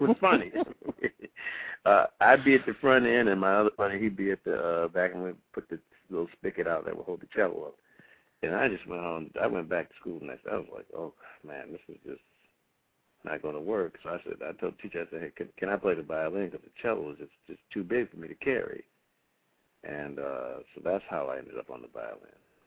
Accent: Detroit, Michigan, United States; Being in Detroit, growing up in Detroit, they had the Detroit Symphony, and it was predominantly orchestra that consisted of no African-Americans whatsoever.

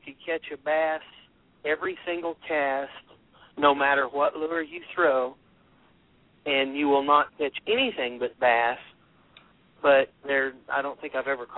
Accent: Texas, United States; I'm originally from Texas, and yeah, Texas, there's no such thing as a pond in Texas.

